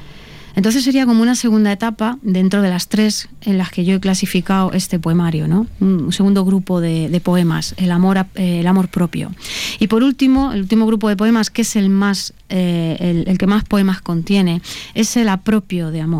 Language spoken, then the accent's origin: Spanish; Albacete, Castilla-La Mancha, Spain; yo soy de Albacete